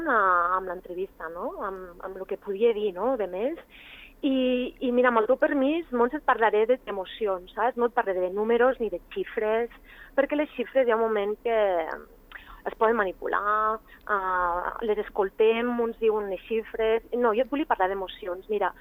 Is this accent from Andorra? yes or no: yes; La Massana, Andorra; jo de petita vaig néixer a la Massana, davant del Prat del Colat, i el meu pati era el riu.